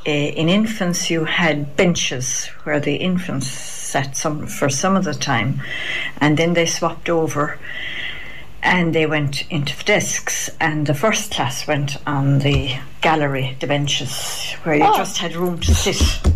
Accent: Tarbert, Munster, Ireland; also born or lived in Dublin; now in Ballylongford, Ireland; I grew up in Tarbert. I went from there to Dublin, and then I came back from Dublin and moved to Ballylongford of all places.

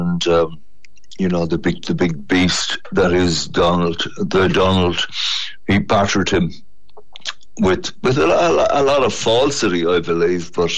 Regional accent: Ireland; I'm Irish, but he had a unique take.

